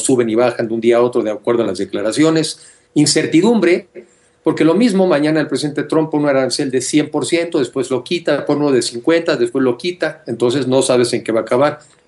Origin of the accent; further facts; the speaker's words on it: Mexico; Y en serio, como mexicanos unidos, porque ya tenemos menos tiempo